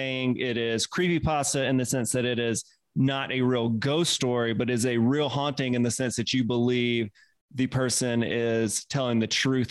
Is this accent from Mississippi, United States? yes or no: yes; Mississippi, United States; accent: Mississippi; yeah, that's my Mississippi accent.